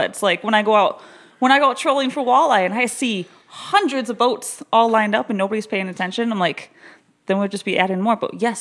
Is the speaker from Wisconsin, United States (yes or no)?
yes; Wisconsin, United States; it's like, oh, where are you from, Wisconsin? Oh, where are you from, Wisconsin? I'm like, oh, all right. We're all buddies back home. Why not be our buddies out here?